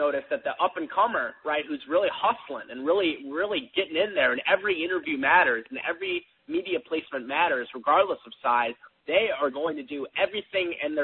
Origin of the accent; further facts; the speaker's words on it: St. Louis, Missouri, United States; I started with, like, random entrepreneurs that I knew in my hometown of St. Louis, Missouri, early on.